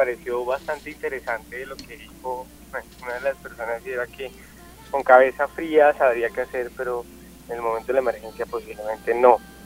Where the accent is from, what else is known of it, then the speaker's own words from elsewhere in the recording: Sogamoso, Boyacá, Colombia; Yo no soy de Bogotá, yo soy de un municipio en Boyacá que se llama Sogamoso. Yo empecé como voluntario en Sogamoso.